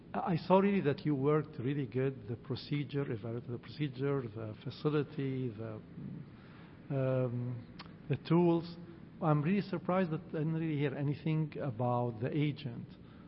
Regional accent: Nevada, United States; from Nevada.

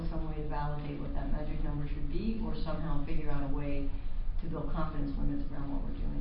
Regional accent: Colorado, United States; Hi, thanks. … from Colorado.

